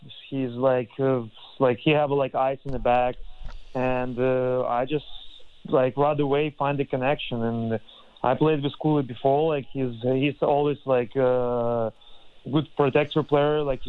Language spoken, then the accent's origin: English; Minsk, Belarus; I'm in my hometown in Minsk